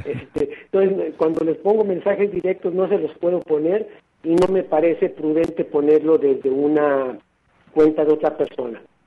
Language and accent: Spanish; Jalisco, Mexico; ¿cuántos habría en 8.4 millones que somos los jaliscienses?